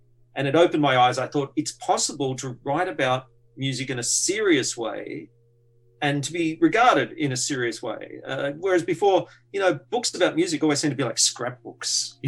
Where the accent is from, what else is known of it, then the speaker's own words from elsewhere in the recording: Sydney, New South Wales, Australia; all that stuff I was telling you about growing up in Sydney in the 70s and 80s.